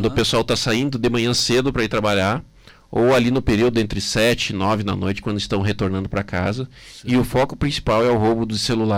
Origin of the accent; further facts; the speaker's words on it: Passo Fundo, Rio Grande do Sul, Brazil; Eu sou morador de Passo Fundo, sou natural de Passo Fundo e considero a minha cidade segura.